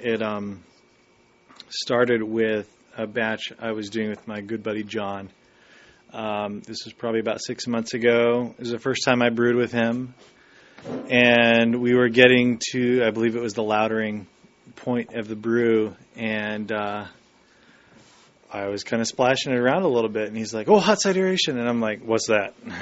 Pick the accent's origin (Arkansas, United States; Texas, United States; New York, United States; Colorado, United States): Colorado, United States; Englewood; from Inglewood, Colorado.